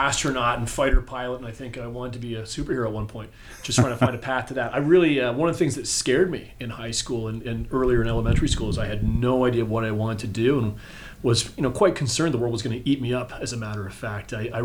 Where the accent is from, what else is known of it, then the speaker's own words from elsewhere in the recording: Toronto, Ontario, Canada; I'm a Canadian. I grew up right here in Toronto, down in the beaches.